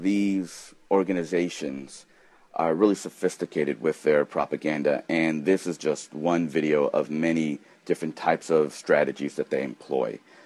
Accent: United States; As an American journalist, freedom of speech is the First Amendment.

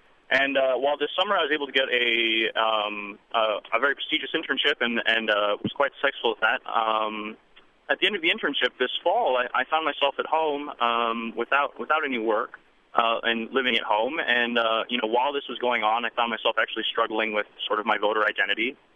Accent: Santa Fe, New Mexico, United States; now in Knoxville, United States; I'm actually born and raised in Santa Fe, and I'm just calling in. I'm a young white male.

